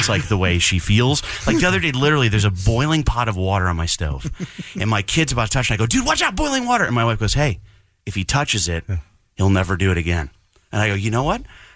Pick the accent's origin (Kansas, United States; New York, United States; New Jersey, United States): New York, United States; now in Alaska, United States; So I grew up in upstate New York.